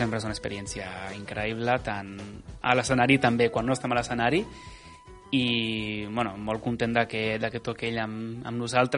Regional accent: Catalonia, Spain; also born or lived in United States / China / Switzerland / Singapore; una manera de fer un homenatge a la meva cultura, d'on soc i de la meva gent, va ser fent un arranjament dels … no?, de l'

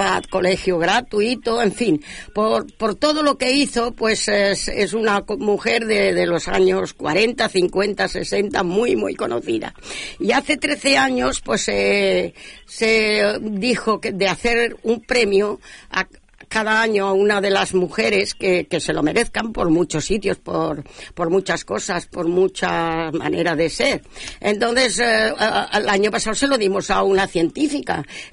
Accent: Catalonia, Spain; no lo digo bien yo nunca, y eso que soy catalana

